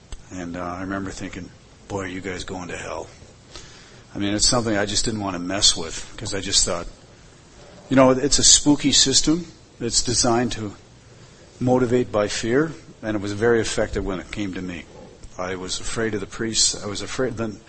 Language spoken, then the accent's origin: English; Hamburg, New York, United States; also born or lived in Buffalo; I was born in Buffalo, New York. We moved to a suburb called Hamburg. I attended a parochial school called St. Mary's by the Lake